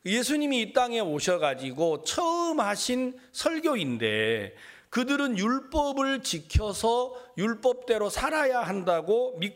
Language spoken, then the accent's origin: Korean; Jeolla, South Korea; 저는 전라도 사람이에요.